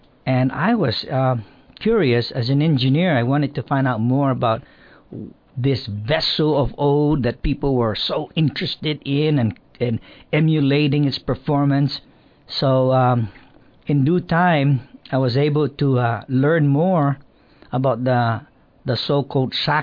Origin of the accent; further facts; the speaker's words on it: Chalan Kanoa, Northern Mariana Islands; it is an honor indeed to be part of the community where I grew up once. I was born here in Saipan, Chalancanoa